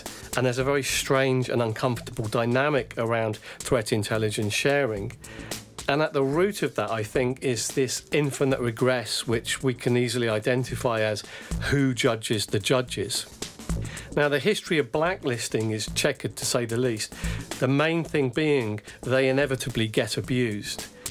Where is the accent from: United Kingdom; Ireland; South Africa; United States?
United Kingdom; speaking as a Brit